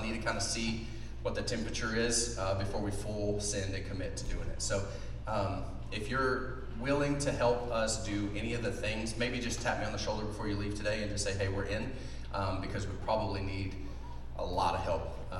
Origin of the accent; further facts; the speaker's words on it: Texas, United States; All of you know I am from Texas, and so is my wife.